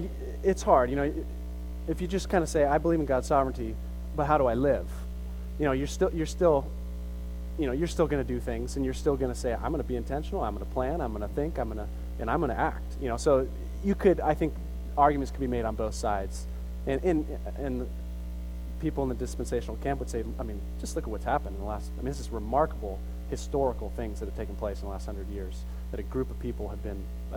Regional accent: United States; at least as a American person observing this

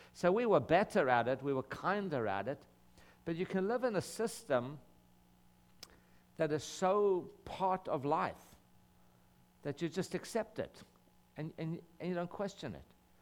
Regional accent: South Africa; I was raised in South Africa. And we were raised under the apartheid system that we lived under. And I lived my whole childhood

